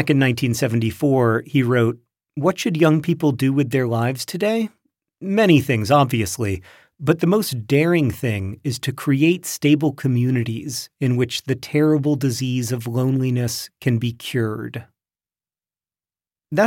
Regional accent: Indiana, United States; If you've ever driven through my home state of Indiana, you've seen mile after mile of cornfields.

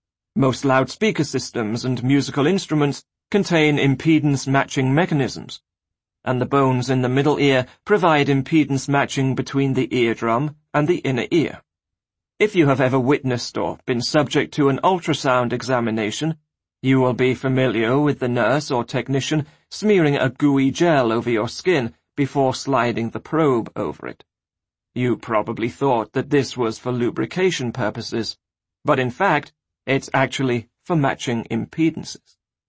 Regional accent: England, United Kingdom; I grew up in houses in England with DC electricity

